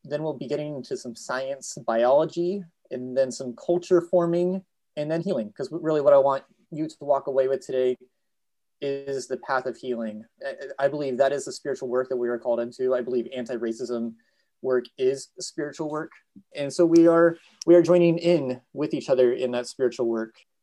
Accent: California, United States; I am coming to you from Chumash land. I'm originally from Ohlone land, the Ohlone peoples in Northern California.

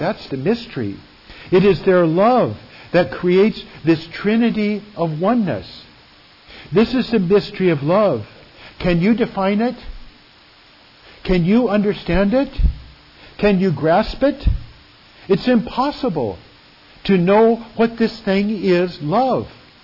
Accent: Sumner, Washington, United States; what did it mean to me as a small boy growing up in Sumner, Washington?

